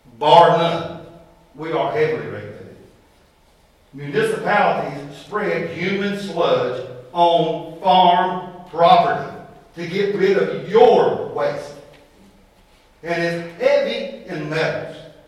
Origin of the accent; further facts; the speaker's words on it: United States; I'm from Randolph County.